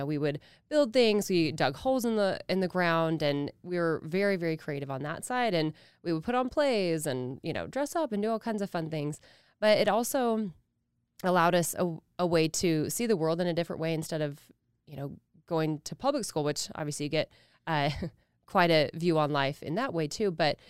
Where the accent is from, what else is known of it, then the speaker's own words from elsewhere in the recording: Idaho, United States; I'm born and raised in Idaho, and I feel like that's kind of a rare unicorn nowadays with the influx of people moving here